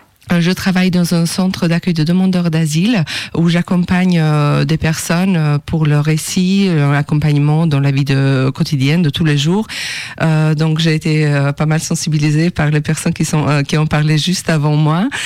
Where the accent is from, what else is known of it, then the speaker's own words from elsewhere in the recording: Elbasan, Elbasan County, Albania; French is a second language; moved away as an adult; now in France; Alors, moi, je suis née en Albanie, je viens d'Albanie, donc, d'une ville du centre, Elbasan. Je suis venue en France à l'âge de 28 ans pour faire les études après l'université